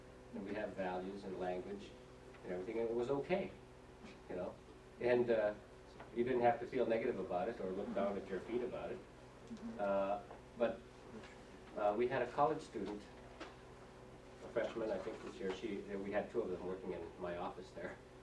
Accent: Alaska, United States; because I come from the Northwest Arctic

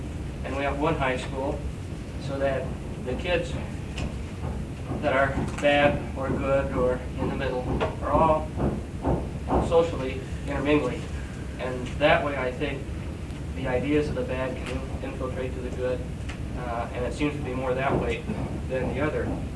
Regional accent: South Dakota, United States; I'm from South Dakota.

